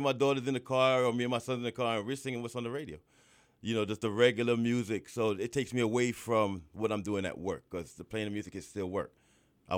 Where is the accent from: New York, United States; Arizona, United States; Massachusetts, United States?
New York, United States; Brooklyn; I grew up in New York, Brooklyn. Okay. My background is Guyana, South America family.